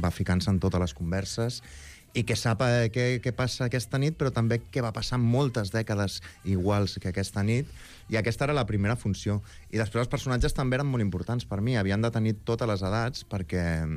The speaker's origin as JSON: {"language": "Catalan", "town": "Barcelona", "region": "Catalonia", "country": "Spain", "tie": "born or raised there", "said": "jo ja he nascut a Barcelona, soc català, però diguem, cada cop que teníem uns dies de vacances, etc., anàvem allà i encara ara ho faig jo amb la meva família."}